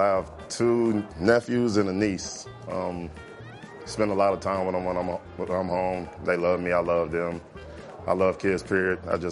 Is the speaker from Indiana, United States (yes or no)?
no; Florida, United States; I'm from Florida. Grew up down there my whole life.